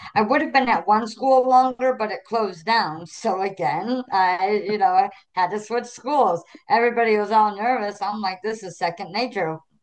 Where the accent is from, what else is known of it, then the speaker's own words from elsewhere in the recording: Illinois, United States; also born or lived in St. Louis, United States; So I grew up, or I was born in St. Louis. But we lived on the Illinois side in Southern Illinois.